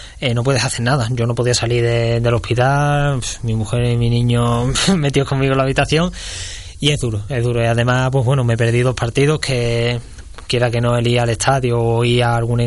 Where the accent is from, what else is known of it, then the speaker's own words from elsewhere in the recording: Andalusia, Spain; Yo creo que no soy el típico andaluz de contar chistes ni nada de eso